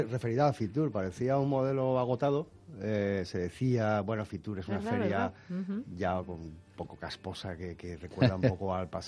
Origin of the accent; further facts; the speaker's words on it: Benidorm, Valencian Community, Spain; Pero yo también tengo la impresión, y sé de lo que hablo porque soy de Benidorm